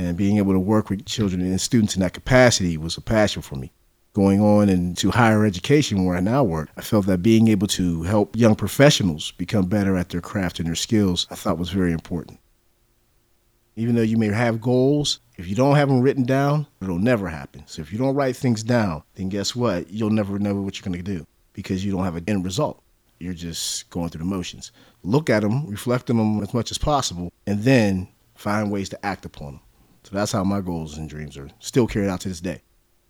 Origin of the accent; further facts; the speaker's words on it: McKeesport, Pennsylvania, United States; At the time I was growing up in McKeesport, the one big thing that was becoming huge was the drug game.